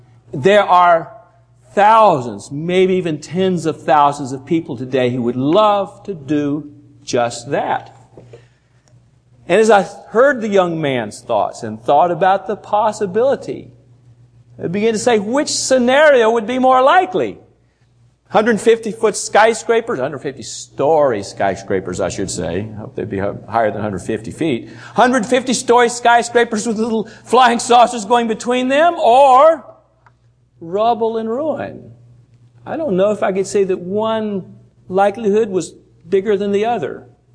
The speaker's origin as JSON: {"language": "English", "region": "Alabama", "country": "United States", "moved": "yes", "lives_now": "New Jersey, United States", "said": "I live in New Jersey. I've even been accused today of talking like a Yankee. But I'm from North Alabama."}